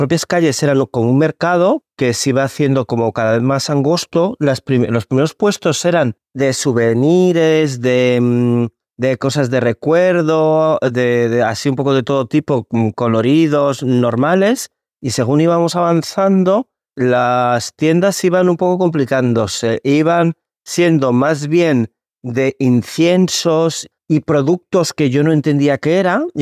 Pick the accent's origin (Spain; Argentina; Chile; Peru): Spain; now in Morocco; soy un español que vive en Marruecos, este es mi 10º año y soy escritor.